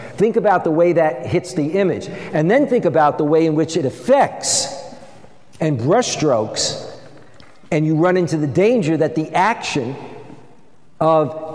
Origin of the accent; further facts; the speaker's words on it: New York, United States; also born or lived in Boston / Washington; my mom when I first taught in Boston and I was raised in New York